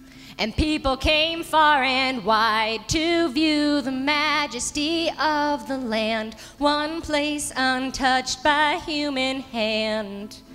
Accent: New Hampshire, United States; I was born and raised in the North Country. I reside in Whitefield

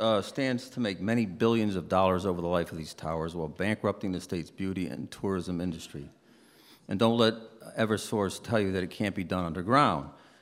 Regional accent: Vermont, United States; I, for one, will vacation in my home state of Vermont or to travel to Maine.

